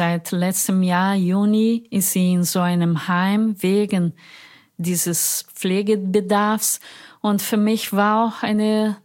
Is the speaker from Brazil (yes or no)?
yes; Minas Gerais, Brazil; now in Germany; meiner Familie in meiner Heimatstadt in Minas Gerais.